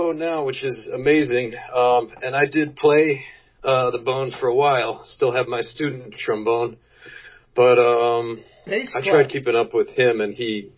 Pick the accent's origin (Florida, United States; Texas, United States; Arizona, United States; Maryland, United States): Maryland, United States; also born or lived in Washington DC / San Diego; I was born in D.C., popped out to San Diego for a year, but mainly grew up around the Maryland area.